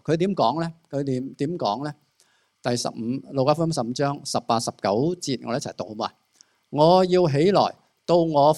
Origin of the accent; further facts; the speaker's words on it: China; 可能我们中国人很有礼貌